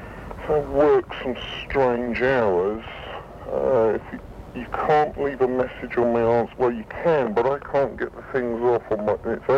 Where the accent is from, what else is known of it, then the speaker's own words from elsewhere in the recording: Yorkshire and the Humber, United Kingdom; born there; I was born in Yorkshire.